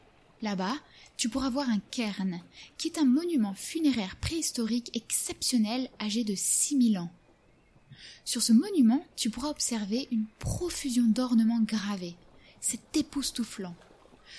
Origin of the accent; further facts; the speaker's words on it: Brittany, France; Moi, je viens du Morbihan, qui est au sud-ouest de la Bretagne.